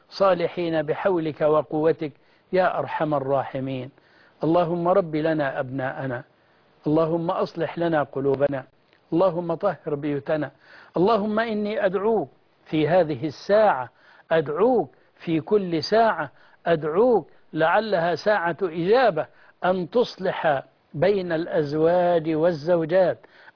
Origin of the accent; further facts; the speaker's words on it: Egypt; اللهم احفظ بلدنا مصر